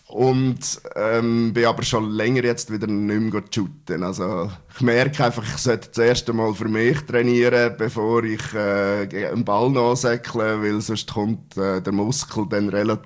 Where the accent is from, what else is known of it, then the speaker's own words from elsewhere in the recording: Mumpf, Aargau, Switzerland; das ist gewisse Wurzeln auch in meinem Heimatort, das ist Mumpf.